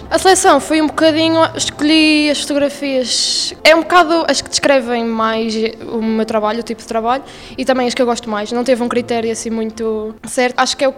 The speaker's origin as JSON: {"language": "Portuguese", "town": "São João da Madeira", "region": "Aveiro", "country": "Portugal", "said": "Eu não sou daqui, sou de São João da Madeira"}